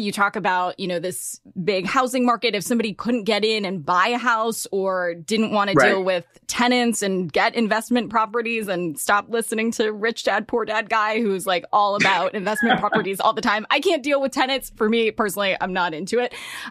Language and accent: English; Los Angeles, California, United States; No, I'm from LA.